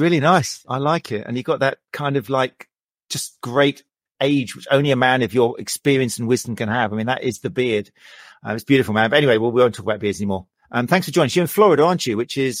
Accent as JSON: {"language": "English", "town": "Brighton", "region": "South East England", "country": "United Kingdom", "tie": "born or raised there", "said": "It's not just because they're in Brighton, which is my hometown."}